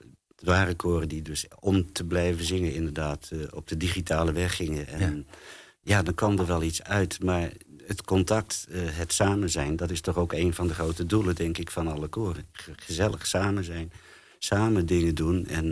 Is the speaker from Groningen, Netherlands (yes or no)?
yes; Groningen, Netherlands; now in Friesland, Netherlands; En toen was ik net in Friesland terechtgekomen. Ik kom oorspronkelijk uit Groningen.